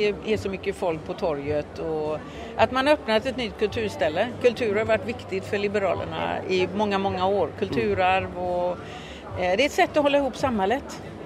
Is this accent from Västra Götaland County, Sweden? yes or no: yes; Lerum, Västra Götaland County, Sweden; Jag är ju från Lerum då.